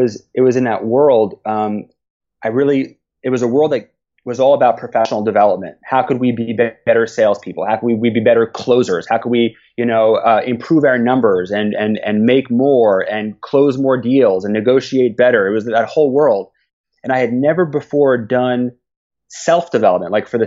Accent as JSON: {"language": "English", "region": "New York", "country": "United States", "tie": "born or raised there", "said": "I grew up in New York, and I went to elementary school, high school, Queens College."}